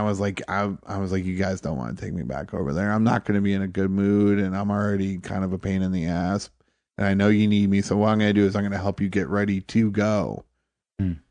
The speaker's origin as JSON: {"language": "English", "town": "Toledo", "region": "Ohio", "country": "United States", "tie": "born or raised there", "said": "I grew up in Toledo."}